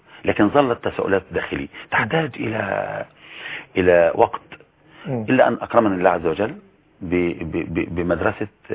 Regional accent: Sinai, Egypt; now in Zagazig, Egypt; ان احنا من سيناء

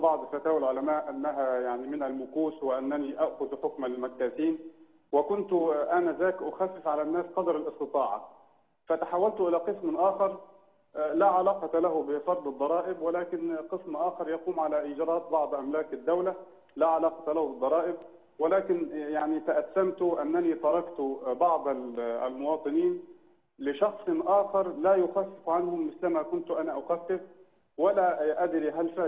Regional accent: Egypt; أنا من مصر

